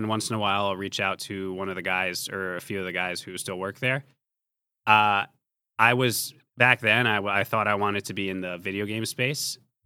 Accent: New York, United States; I'm from New York. I went to the one in Jersey.

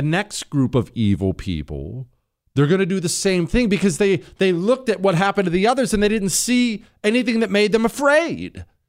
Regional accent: Montana, United States; I'm from Montana. I'm friends with many. Shoot, my folks ranch cattle.

